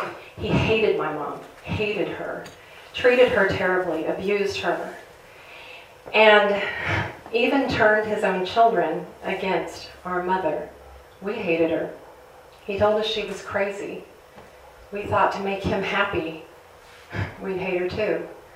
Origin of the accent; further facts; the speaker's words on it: Illinois, United States; Well, I grew up outside of Chicago